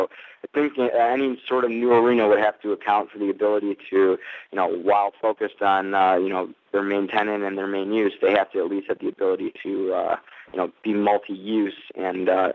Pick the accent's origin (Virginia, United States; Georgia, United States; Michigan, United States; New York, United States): Michigan, United States; Detroit; I'm from Detroit. I love the venue.